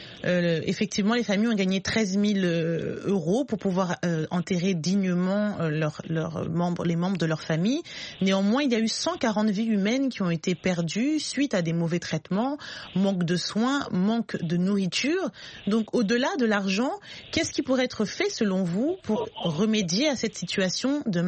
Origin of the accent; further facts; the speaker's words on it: Côte d’Ivoire; Chez nous, en Côte d'Ivoire, la politique n'en fait pas son souci.